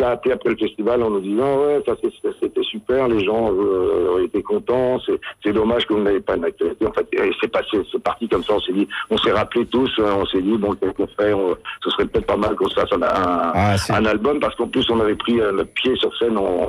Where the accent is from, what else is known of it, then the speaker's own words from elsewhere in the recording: Brittany, France; Je crois que quand on est breton et quand on est à la pointe, on sait très bien que de toute façon c'est un choix de vie.